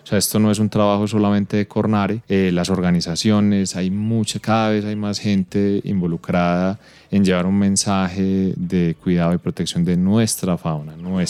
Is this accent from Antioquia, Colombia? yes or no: yes; Antioquia, Colombia; es a reconocer a la fauna silvestre como nuestra principal riqueza como colombianos, como antioqueños.